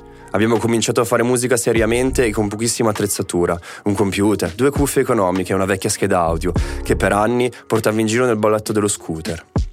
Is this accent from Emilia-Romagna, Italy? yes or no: no; Verrone, Piedmont, Italy; vengo da Verrone, un piccolo paese nel Biellese.